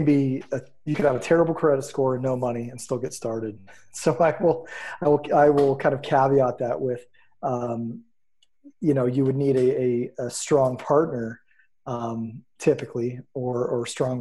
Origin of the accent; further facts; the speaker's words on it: Erie, Pennsylvania, United States; Born and raised in Erie, PA, started buying property in 2001.